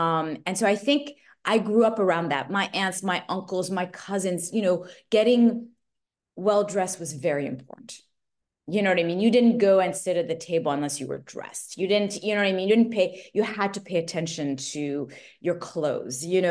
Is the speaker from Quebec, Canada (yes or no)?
yes; Montreal, Quebec, Canada; Growing up in Montreal was really interesting because you had that sort of Francophone, Anglophone kind of mix.